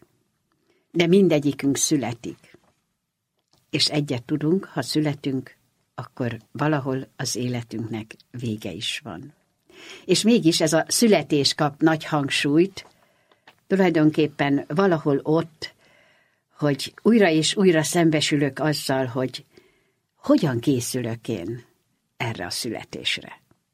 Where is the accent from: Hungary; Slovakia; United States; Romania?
Hungary; Budapest; Egy egyszerű óbudai családból származom, kis másfél szobás lakás és a 7 emberke, szüleim, testvéreim, özvegy nagymamám